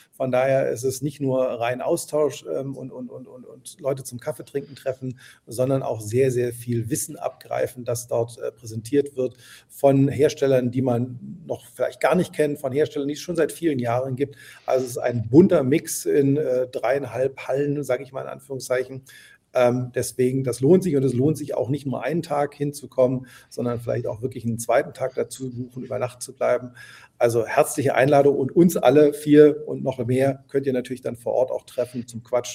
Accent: Berlin, Germany; ich bin Berliner und ich kann zu Hause schlafen

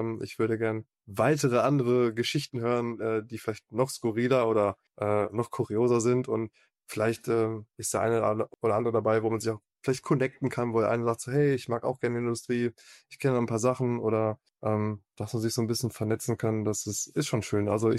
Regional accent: North Rhine-Westphalia, Germany; Also ich komme aus dem Raum Wuppertal, Nordrhein-Westfalen.

